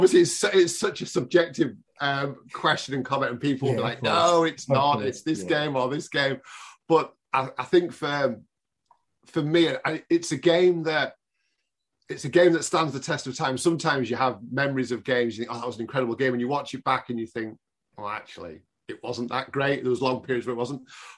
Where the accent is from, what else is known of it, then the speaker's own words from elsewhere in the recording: England, United Kingdom; But, I mean, obviously being English, I can't even begin to relate to how it must have felt to be a Brazilian.